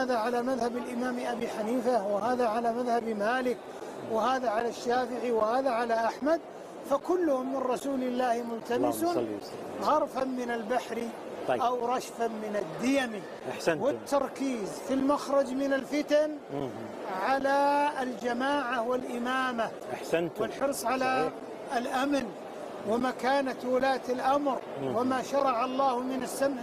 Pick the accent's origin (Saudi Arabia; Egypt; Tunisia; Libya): Saudi Arabia; ونحن في بلادنا المملكة العربية السعودية